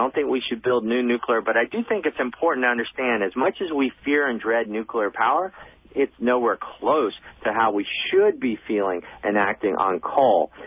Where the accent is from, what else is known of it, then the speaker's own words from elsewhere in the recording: Memphis, Tennessee, United States; also born or lived in Georgia; I was born in Memphis in 1962, grew up in Tennessee and Georgia.